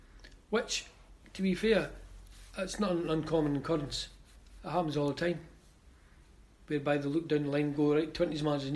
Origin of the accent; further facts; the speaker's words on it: Dundee, Scotland, United Kingdom; I travelled from Dundee, my hometown, up to the Highlands